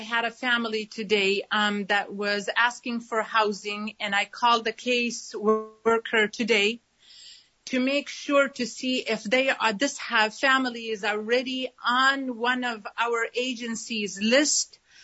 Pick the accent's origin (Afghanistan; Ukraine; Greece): Afghanistan; now in Seattle, United States; I am IWCC Refugee Support Coordinator. I am Afghan American. I am also a refugee. I came to Seattle with my mother during the Soviet invasion of Afghanistan.